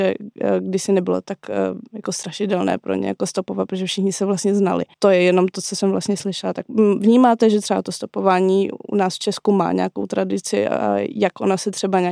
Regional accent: Poland; Já třeba jsem původně z Polska

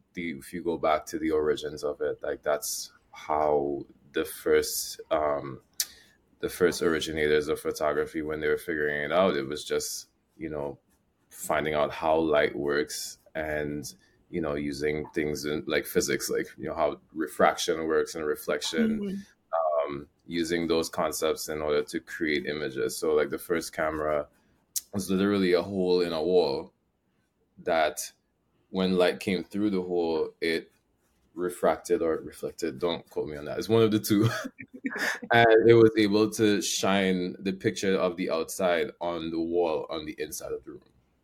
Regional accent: Trinidad & Tobago; I'm from, like Samantha said, I'm from Trinidad and Tobago as well. Probably repping the red, white, and black.

